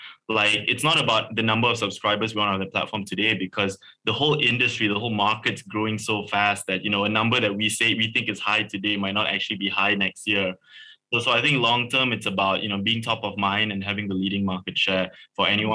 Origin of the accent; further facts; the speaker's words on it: Malaysia; being Malaysian, having been in the industry a little bit before, just the importance of having great local content was very apparent to me